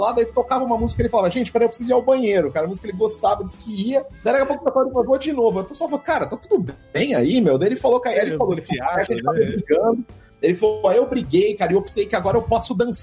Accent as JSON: {"language": "Portuguese", "country": "Brazil", "said": "Ele falou, pô, cara, tá bebendo, aí que legal, de onde você é? Eu sou do Brasil."}